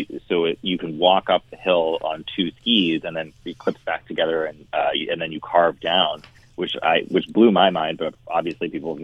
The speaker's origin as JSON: {"language": "English", "region": "New England", "country": "United States", "tie": "born or raised there", "said": "And I grew up in New England."}